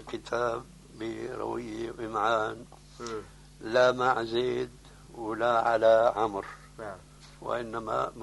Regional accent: Syria; الحكاية التي تحكى عندنا في سوريا

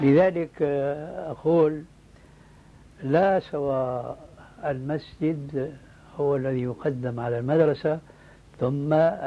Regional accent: Damascus, Damascus Governorate, Syria; وهذا موجود عندنا في دمشق بكثرة

